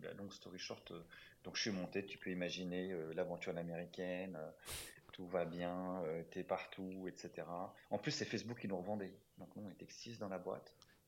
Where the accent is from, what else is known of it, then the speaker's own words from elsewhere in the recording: France; accent: French; J'avais toujours mon accent français pourri.